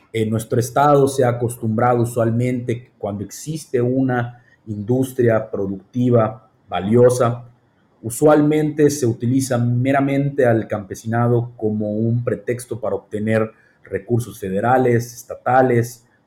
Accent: Yucatán, Mexico; eso me parece lo peor que hacemos como yucatecos en muchas industrias

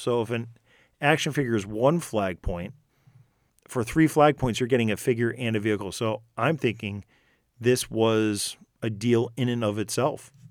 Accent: Northeast, United States; I'm from the Northeast and we do have some short tracks up here.

